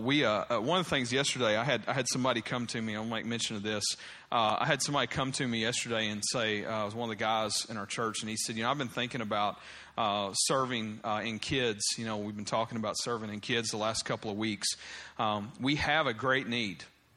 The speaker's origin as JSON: {"language": "English", "region": "Kentucky", "country": "United States", "said": "I am a Wildcats fan because I'm from Kentucky, and you don't grow up in Kentucky and not love the blue."}